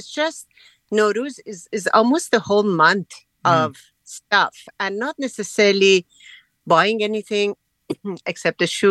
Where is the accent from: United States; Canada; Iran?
Iran; Isfahan; English is a second language; I grew up in Isfahan